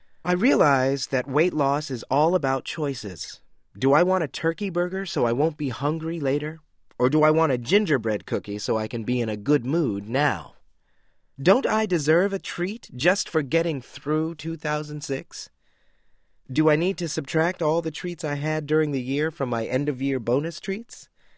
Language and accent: English; United States; I'm an American.